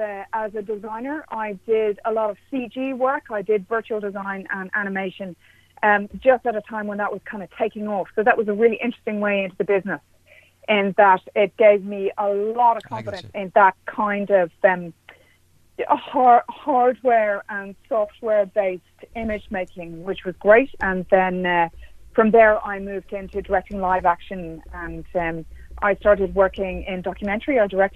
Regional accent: Dublin, Leinster, Ireland; Well, I'm from Dublin in Ireland, and I was always interested in creative writing

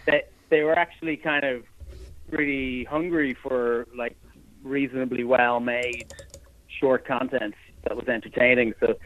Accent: Dublin, Leinster, Ireland; I grew up in Dublin, and I studied graphic design.

